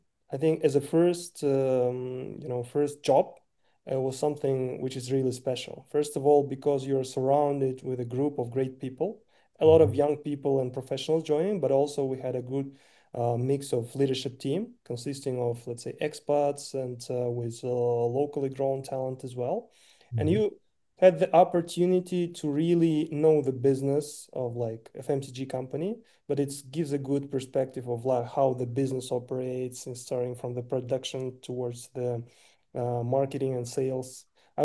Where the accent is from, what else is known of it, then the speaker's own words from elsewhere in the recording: Petropavlovsk, North Kazakhstan Region, Kazakhstan; moved away as an adult; now in Almaty, Kazakhstan; I'm from Petropavlovsk, which is a city in the north of Kazakhstan. I've been grown up and born and grown up there, and also graduated high school there. And in 2001, I came to Almaty, and I studied at KIMEP University.